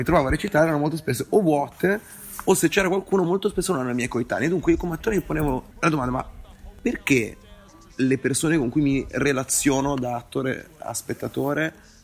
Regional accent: Bologna, Emilia-Romagna, Italy; Io sono di Bologna, sono stato via un po' di anni

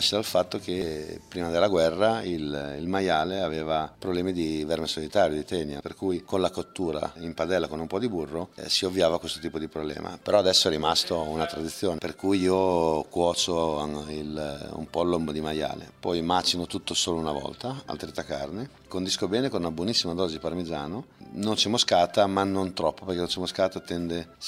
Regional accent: Bologna, Emilia-Romagna, Italy; perché siamo di Bologna, siamo a Bologna e ogni famiglia ha la sua ricetta

